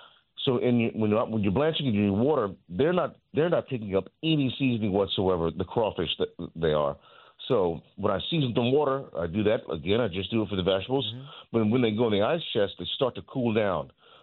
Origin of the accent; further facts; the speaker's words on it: Rayne, Louisiana, United States; Well, born and raised in Rain, Louisiana, you know.